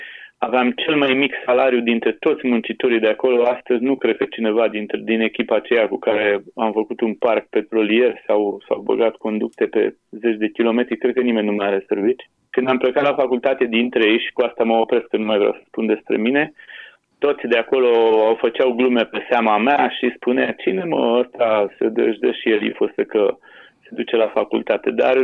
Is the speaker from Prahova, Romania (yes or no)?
yes; Drăgăneasa, Prahova, Romania; satul Drăgăneasă, unde locuiesc eu și astăzi, este primul sat din România unde a avut sonde în erupție liberă, petrolul a ajuns până în Dunăre